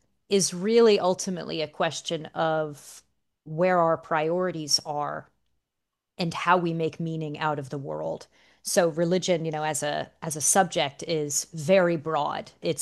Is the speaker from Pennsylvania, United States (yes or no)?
no; Texas, United States; Okay, so I grew up in Texas, south of Houston, so really on the Gulf Coast.